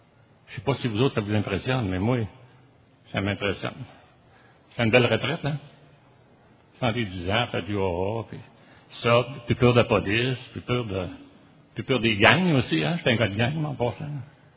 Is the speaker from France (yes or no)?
no; Quebec City, Quebec, Canada; je suis un alcoolique. Je viens de Québec.